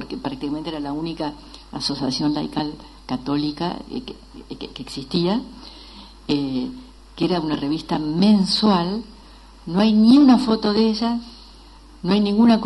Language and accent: Spanish; Argentina; porque es un orgullo como argentinos.